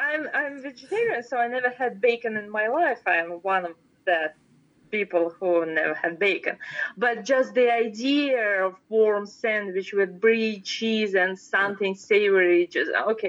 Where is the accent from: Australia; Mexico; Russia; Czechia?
Russia; English is a second language; Maybe because I grew up in Russia, and if you want something, you need to make something or bake or do so.